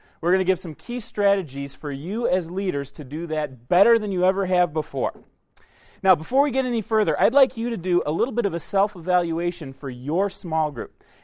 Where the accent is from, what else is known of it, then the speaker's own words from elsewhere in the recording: Chicago, Illinois, United States; I'm here visiting from the Chicago area where I grew up for most of my life.